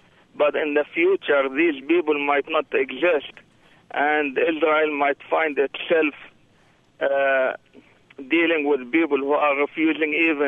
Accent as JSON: {"language": "English", "country": "Syria", "moved": "yes", "lives_now": "United States", "said": "But I am originally from Syria, and I am a U.S. citizen now."}